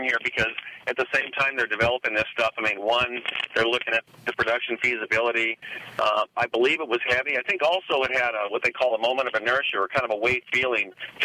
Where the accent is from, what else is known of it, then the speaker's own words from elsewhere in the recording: United States; I'm an American guy, and I work for American Honda